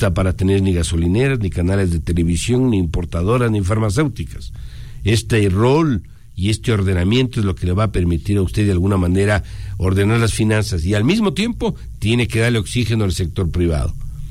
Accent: Ecuador; Si quieren una opinión, la daré como ecuatoriano, como ciudadano.

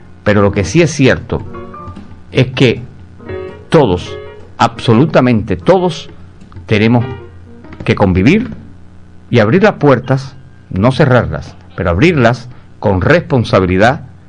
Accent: Cuba; Todos somos cubanos y tenemos una manera muy particular de socializar.

